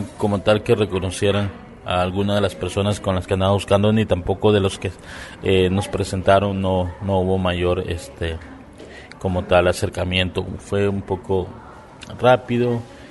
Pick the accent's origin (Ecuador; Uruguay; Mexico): Mexico; como movimiento, como sociedad civil, como mexicanos